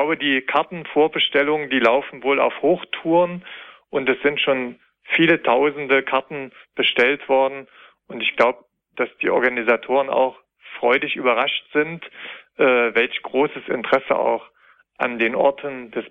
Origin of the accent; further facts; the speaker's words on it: Thuringia, Germany; born there; diese Kapelle, die ist ganz nah von meinem Geburtsort stehend, die bietet sich an, weil sie auch ein bedeutender Wallfahrtsort im Eichsfeld ist